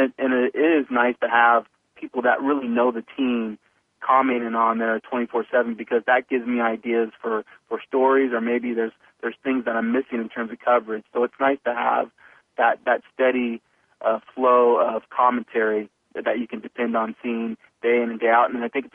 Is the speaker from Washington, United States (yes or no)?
yes; Tacoma, Washington, United States; growing up in Tacoma, both in high school and college.